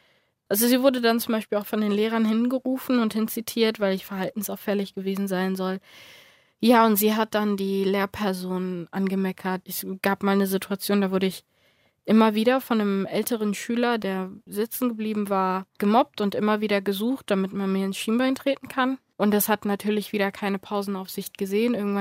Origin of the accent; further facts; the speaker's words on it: Dominican Republic; Also auch Kinder, die aus meinem Heimatland, wie man es nennen kann, kommen.